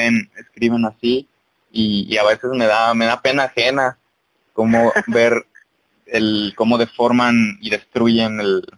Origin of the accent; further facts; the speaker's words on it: Guadalajara, Jalisco, Mexico; Ahorita están escuchando a dos zapatillos. así se les dice a los de Guadalajara, Guadalajara, sí. Jalisco, que es donde estoy yo